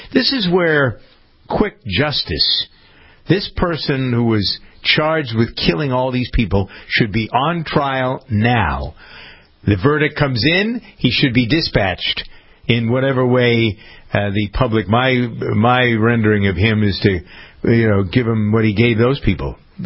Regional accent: Framingham, Massachusetts, United States; it was my friend who's chairman of the city council in my hometown of Framingham.

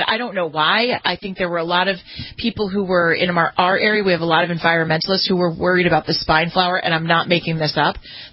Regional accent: Los Angeles, California, United States; I can remember just growing up in Los Angeles, every summer we would have a knock

